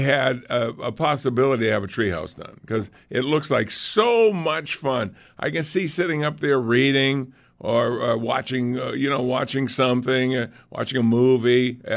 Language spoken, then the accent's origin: English; Lunenburg, Massachusetts, United States; You know where he built one? In Lunenburg, Massachusetts.